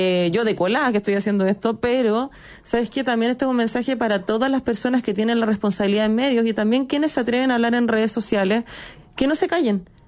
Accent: Chile; Nosotros como chilenos somos muy buenos para tapar el sol con un dedo

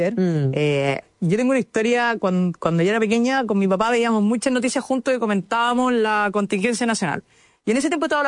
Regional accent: Chanco, Maule, Chile; born there; También ser la primera senadora del pueblo donde yo nací, de Chanco.

